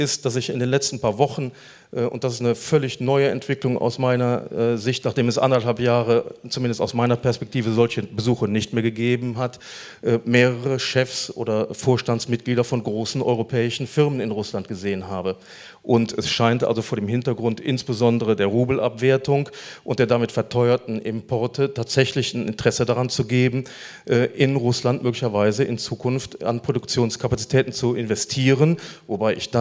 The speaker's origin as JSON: {"language": "German", "region": "Rhineland", "country": "Germany", "said": "ich bin Rheinländer"}